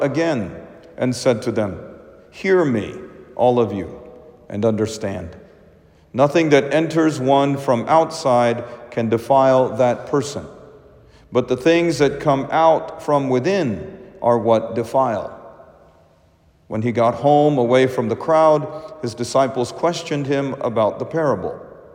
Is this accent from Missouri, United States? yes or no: no; Little Rock, Arkansas, United States; It reminds me of what my home smelled like as a child growing up in Little Rock with my mom's Indian cooking.